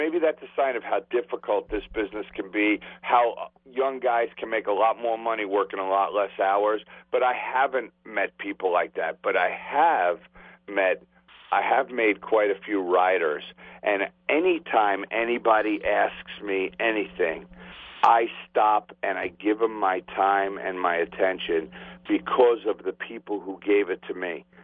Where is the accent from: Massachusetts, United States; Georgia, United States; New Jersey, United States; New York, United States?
New York, United States; I'm born and raised in New York, and I'm all about New York, and I root for the Mets